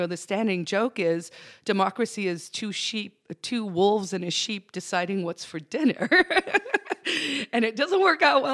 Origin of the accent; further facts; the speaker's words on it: South Africa; moved away as an adult; now in United States; I came from South Africa in the mid-90s. I won a green card, which is why I moved here. I was, you know, an anti-apartheid activist. I grew up in a police state.